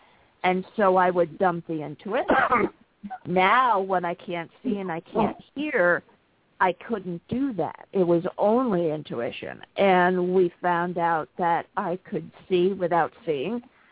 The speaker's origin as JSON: {"language": "English", "region": "East Coast", "country": "United States", "moved": "yes", "said": "I'm from the East Coast, where an eight-hour drive takes you through five states."}